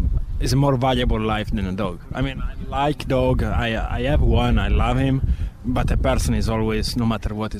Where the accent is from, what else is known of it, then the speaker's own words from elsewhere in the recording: Italy; English is a second language; I'm from Italy.